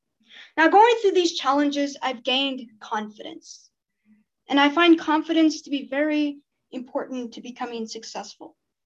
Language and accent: English; Kansas City, Missouri, United States; also born or lived in Armenia; I am from Kansas City, Missouri. I was born in Armenia. I lived there for about 9 years.